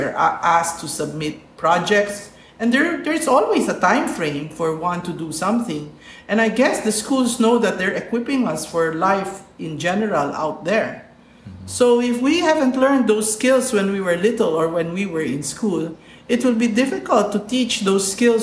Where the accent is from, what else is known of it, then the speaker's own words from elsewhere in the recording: Philippines; And as a Filipino, I would say that the Filipinos are pretty much relaxed with their boundaries